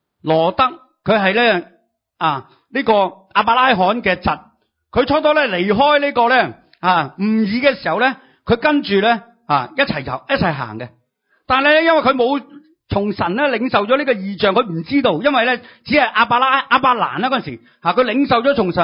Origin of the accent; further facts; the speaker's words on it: Hong Kong; 我哋香港人成日都讲，系咪？